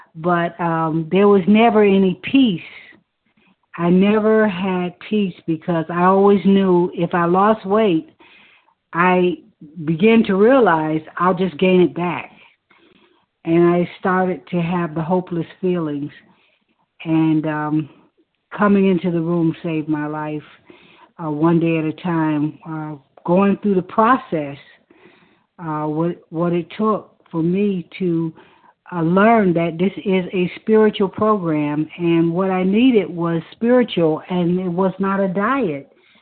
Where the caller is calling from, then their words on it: Alabama, United States; also born or lived in Florida; I'm calling you from Alabama, recently moved from Florida